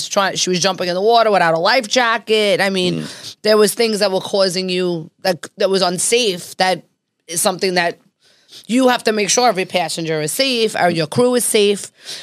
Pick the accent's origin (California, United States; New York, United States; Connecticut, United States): New York, United States; Well, I'm an Italian from New York.